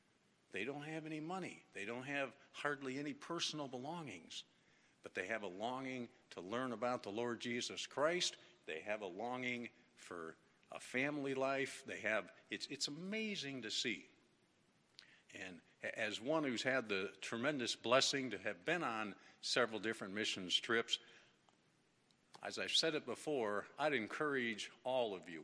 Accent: United States; Yeah, these kids were from Africa, and we're from the United States here.

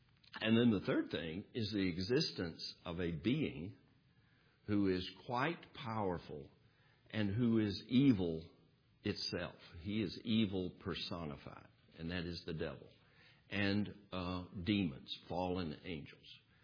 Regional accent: the South, United States; I grew up in the South. I was born in 1953.

